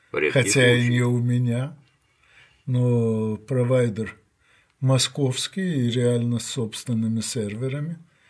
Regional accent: Ukraine; на моей малой родине, Украине, уже очень многое сделано

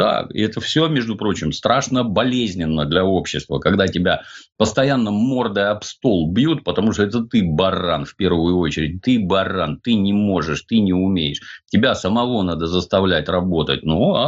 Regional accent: Saint Petersburg, Russia; Я из Советского Союза, я, например, помню советские дороги в городе Ленинграде. И вижу нынешние дороги в городе Санкт-Петербурге.

